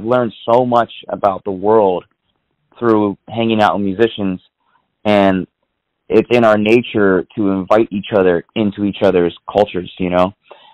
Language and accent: English; New York City, New York, United States; born there; I was born in New York City, yes.